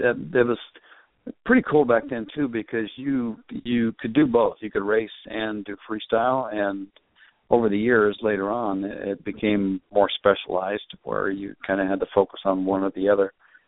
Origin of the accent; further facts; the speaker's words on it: Rio Linda, California, United States; I grew up in the Sacramento area in Rio Linda, and lived all around that area